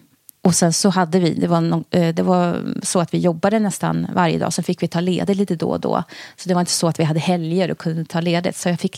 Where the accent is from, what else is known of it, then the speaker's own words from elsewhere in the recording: Stockholm, Stockholm County, Sweden; Jag är uppväxt i Tensta, en förort till Stockholm.